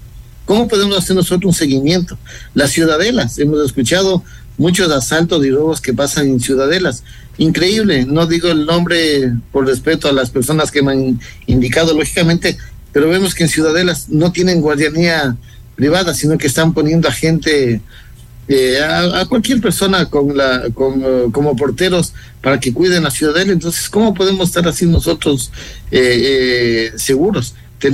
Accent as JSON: {"language": "Spanish", "country": "Ecuador", "said": "somos el pueblo ecuatoriano que debemos estar unidos para combatir al crimen organizado."}